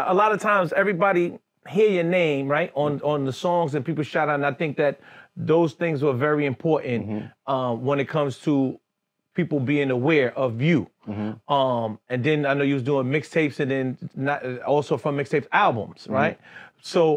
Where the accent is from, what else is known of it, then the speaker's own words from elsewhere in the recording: Brooklyn, New York, United States; I'm from Brooklyn.